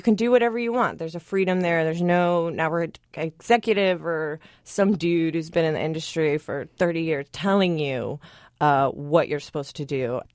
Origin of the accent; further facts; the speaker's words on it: United States; and I'm an American, and I really want to be in a British show.